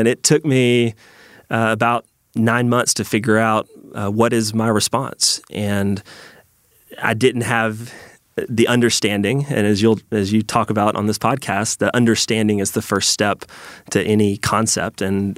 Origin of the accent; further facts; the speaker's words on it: Atlanta, Georgia, United States; I was raised here in Atlanta to a dad who works for Chick-fil-A.